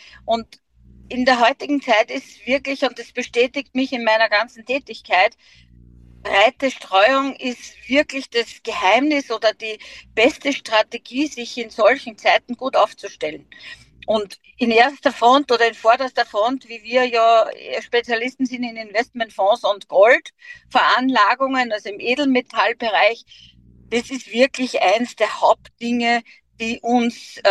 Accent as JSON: {"language": "German", "region": "Lower Austria", "country": "Austria", "tie": "born or raised there", "said": "Ich bin heute in Mostviertel, ich bin in meiner Heimat unterwegs, im Scheibs und im Buchenstuben bin ich jetzt gerade"}